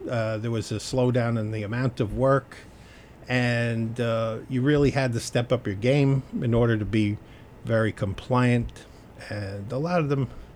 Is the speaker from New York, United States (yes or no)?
yes; Queens, New York, United States; born there; Well, I was born in Queens in the Malbus section. Actually, I was born in Parsons Hospital, which is no longer a baby hospital.